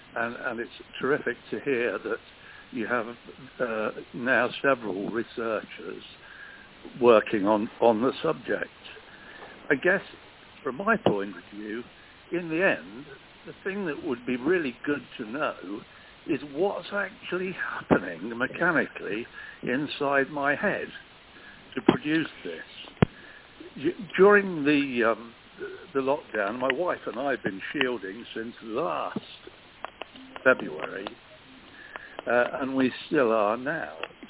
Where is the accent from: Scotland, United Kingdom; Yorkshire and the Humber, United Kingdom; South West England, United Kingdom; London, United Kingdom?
South West England, United Kingdom; Newton Abbot; from Newton Abbott